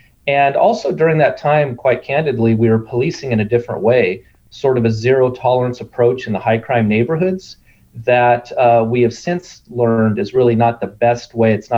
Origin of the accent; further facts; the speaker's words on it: Ripon, California, United States; I grew up initially in Ripon, California, the south end of San Joaquin County, so very much smaller town.